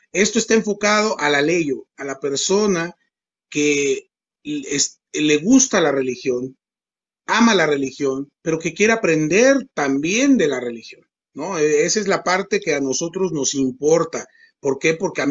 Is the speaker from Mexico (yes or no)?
yes; Mexico; y yo soy de México